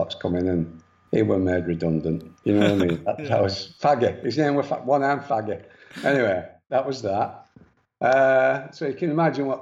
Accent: Wigan, North West England, United Kingdom; were brought up in Wigan in a place called Kendall Street, which, to be honest, to some of your mates growing up in Wigan

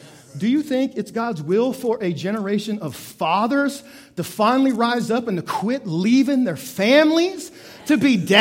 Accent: Canada; I'm just a Canadian.

